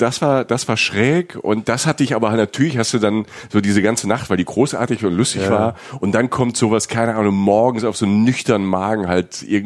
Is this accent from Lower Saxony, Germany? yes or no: no; Rhineland-Palatinate, Germany; Ich komme ja aus der Pfalz. Bei uns auf dem Dorf gab es nicht so japanisch.